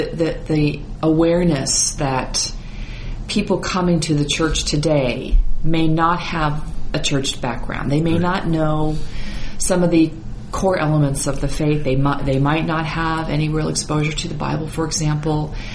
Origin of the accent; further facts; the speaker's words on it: Iowa, United States; now in New York, United States; So I come from Iowa. I was born and raised in Iowa.